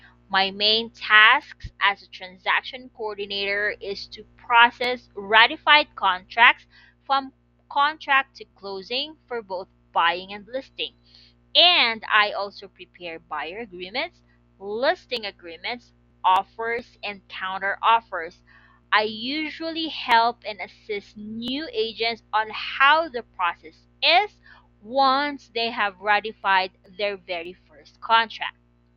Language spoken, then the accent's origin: English; Ireland; Hello, I'm Irish